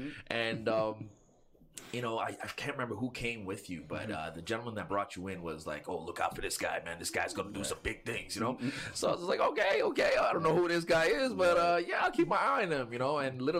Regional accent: Montreal, Quebec, Canada; I grew up in Little Burgundy, actually. Mm-hmm. 811 apartment 3, St. Martin Street.

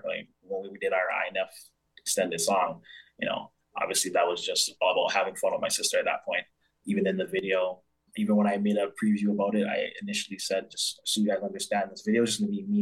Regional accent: Mississauga, Ontario, Canada; born or raised there

